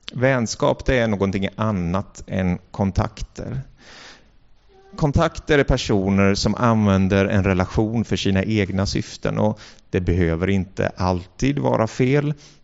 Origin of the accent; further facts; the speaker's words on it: Mullsjö, Jönköping County, Sweden; Och den landade i Mullsjö, där jag är uppvuxen.